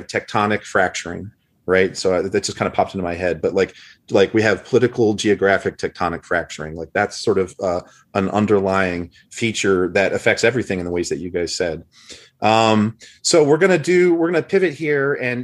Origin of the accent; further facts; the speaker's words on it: Knoxville, Tennessee, United States; But anyway, I grew up in Knoxville.